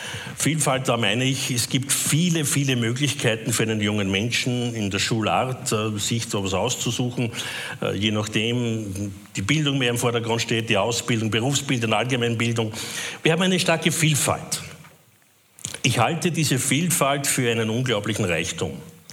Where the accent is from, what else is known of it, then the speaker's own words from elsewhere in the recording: Lower Austria, Austria; Ich bin nämlich da stark in der Minderheit als Niederösterreicher. Aber wir sind sehr oberösterreichfreundlich, also das muss ich schon sagen. Ich bin ja fast ein halber Oberösterreicher, meine Mutter kommt aus Oberösterreich und ich bin ja ganz hart an der oberösterreichischen Grenze zu Hause.